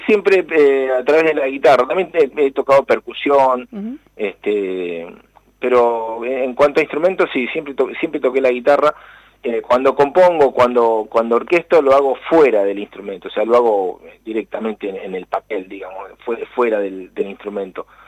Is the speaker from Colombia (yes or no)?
no; Argentina; Como ser argentino y como ser músico argentino, digamos, ¿no?